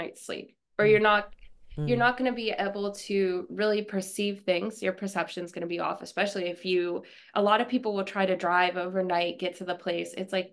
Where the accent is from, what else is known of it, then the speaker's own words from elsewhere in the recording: Pennsylvania, United States; I'm from Pennsylvania originally, actually.